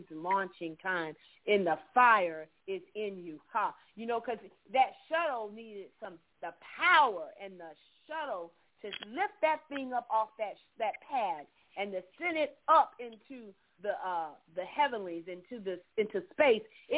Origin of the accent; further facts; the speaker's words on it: Florida, United States; I remember growing up in Central Florida, we could actually see all of the shuttles go off from Cape Canaveral.